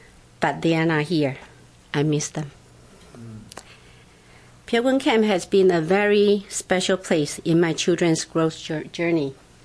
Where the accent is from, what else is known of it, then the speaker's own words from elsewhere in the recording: Taiwan; now in New Jersey, United States; I'm from New Jersey, but I was born and raised in Taiwan. I'm in the America probably 32 years already. More than a half of my life is in America, so I'm considered an American then.